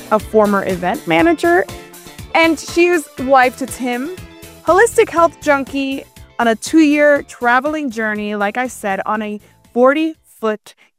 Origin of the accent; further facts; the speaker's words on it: Miami, Florida, United States; Okay, so I grew up in Miami.